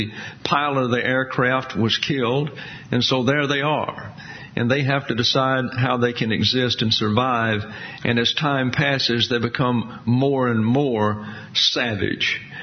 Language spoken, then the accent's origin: English; the South, United States; Reminds me of when I grew up in the South.